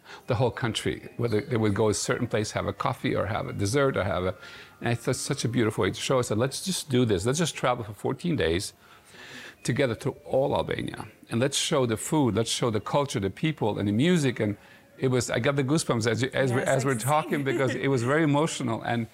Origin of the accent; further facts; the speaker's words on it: United States; growing up in the States, seeing your parents cry every single day for their homeland because they left.